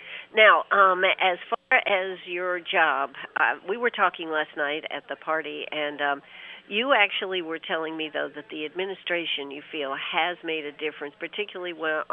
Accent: United States; So, as an American, they would tow my car away.

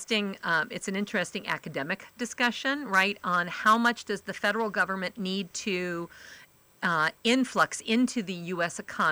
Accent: South Carolina, United States; I'm from York County. Fort Mill School District is one of the best in the state.

